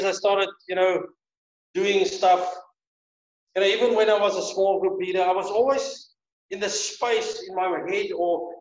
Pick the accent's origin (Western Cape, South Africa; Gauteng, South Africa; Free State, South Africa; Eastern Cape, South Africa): Gauteng, South Africa; Brixton; I was born in Brixton, in a railway dorpie, which was considered, if it's working for the railway, you know, you were nothing.